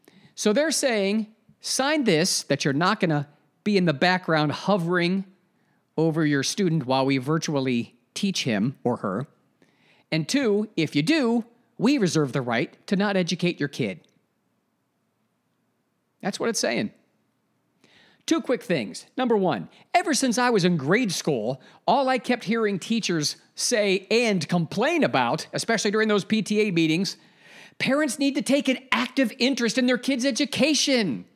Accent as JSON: {"language": "English", "region": "Ohio", "country": "United States", "tie": "born or raised there", "said": "The training was conducted at Goodyear's corporate offices in Akron, Ohio, my home state."}